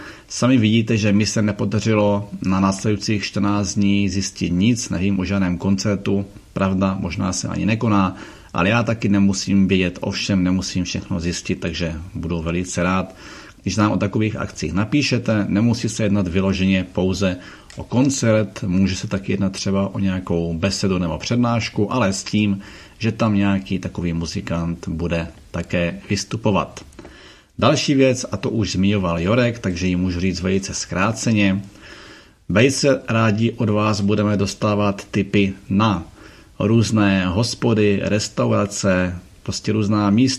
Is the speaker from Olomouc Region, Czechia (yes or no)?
no; Ostrava, Moravian-Silesian Region, Czechia; Jelikož jsem z Ostravy, tak hledám takového člověka buď přímo z Ostravy